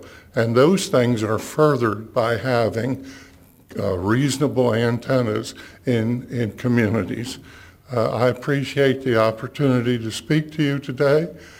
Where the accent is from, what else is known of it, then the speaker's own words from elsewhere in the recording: North Carolina, United States; I'm from Watauga County.